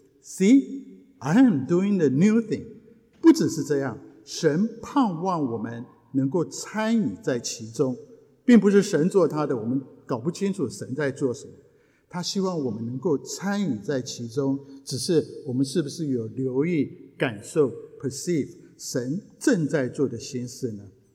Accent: Japan; also born or lived in Taiwan; 因为我小时候在日本长大

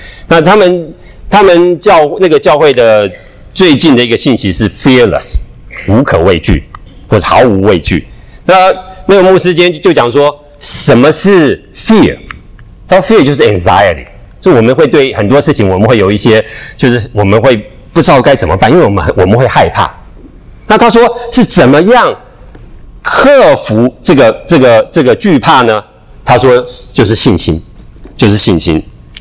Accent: Taiwan; also born or lived in United States; 我后来有一段时间回去台湾住，我是从台湾来的。我到台湾住，因为我是从等于是我这样是从美国回去的

